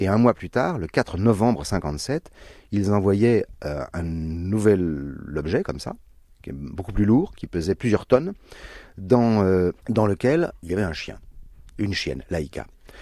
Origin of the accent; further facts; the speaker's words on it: Nouvelle-Aquitaine, France; Je viens du Périgord, d'un endroit qui s'appelle Le Flet. C'est un village entre Sainte-Foy-la-Grande et Bergerac. Donc c'est à 250-280 km d'ici.